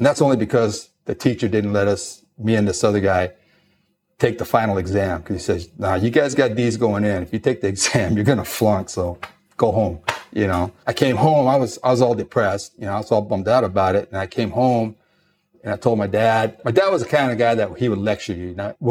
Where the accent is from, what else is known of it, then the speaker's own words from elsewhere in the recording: Los Angeles, California, United States; I grew up in East LA. I lived up in the City Terrace area, and it was considered kind of rough